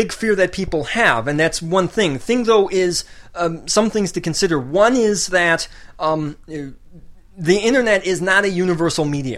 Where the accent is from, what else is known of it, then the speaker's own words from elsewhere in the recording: Grand Rapids, Michigan, United States; Michigan, okay. In Grand Rapids.